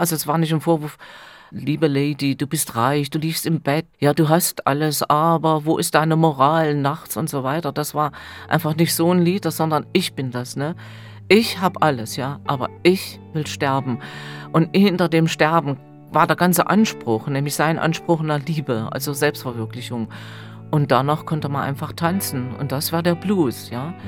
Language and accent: German; Germany; ich bin hier in der DDR geboren, ich bin ein Kind dieser Republik